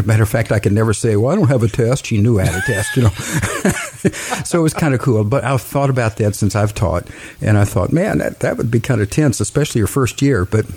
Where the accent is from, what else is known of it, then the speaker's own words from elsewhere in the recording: Wilmore, Kentucky, United States; And, of course, I grew up in Wilmore.